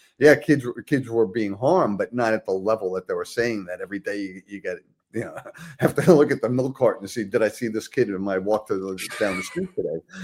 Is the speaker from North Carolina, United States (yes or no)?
no; New York, United States; as I grew up in Manhattan and in the Bronx, well, largely in the Bronx, in New York